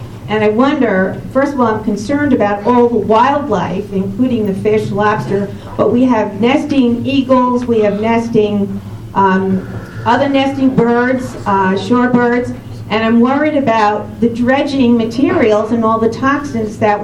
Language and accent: English; Belfast, Maine, United States; from Belfast